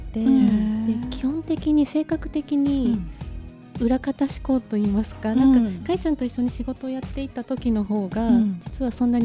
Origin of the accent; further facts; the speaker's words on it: Aichi, Japan; now in Tokyo, Japan; 愛知県出身です。